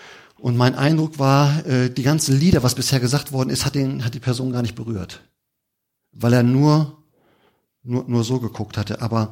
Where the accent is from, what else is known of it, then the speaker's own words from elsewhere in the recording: Germany; Aber jetzt gehen wir aber an diese Themen, ne, wo wir als Deutsche sagen, wer glaubt denn sowas?